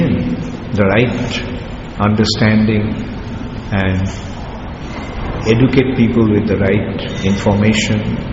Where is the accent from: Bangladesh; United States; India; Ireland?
India; Ujjain, Madhya Pradesh; When I go to different countries and when they hear that I'm from Ujjain, oh, because there had been so much broadcasting in the TV that the scarcity of water in Ujjain.